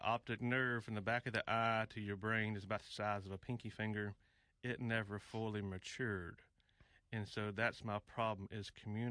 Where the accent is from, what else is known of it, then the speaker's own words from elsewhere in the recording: Concord, North Carolina, United States; Well, Ray, I'm from Concord, North Carolina. My two parents met in high school. I was born 46 years ago, and I was actually born blind.